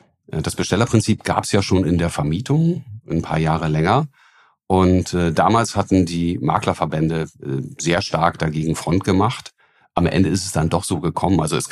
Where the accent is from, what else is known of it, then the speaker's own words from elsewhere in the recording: Hamburg, Germany; meine Heimatstadt Hamburg